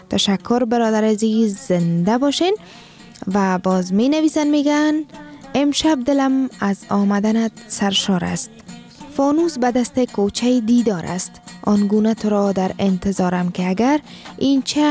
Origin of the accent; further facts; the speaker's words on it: Afghanistan; ما افغان هستیم